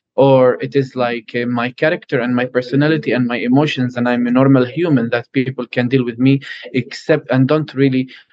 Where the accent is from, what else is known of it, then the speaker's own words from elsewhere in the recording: Bethlehem, West Bank, Palestine; English is a second language; moved away as an adult; now in Prague, Czech Republic; I am from Bethlehem, Palestine, from the West Bank.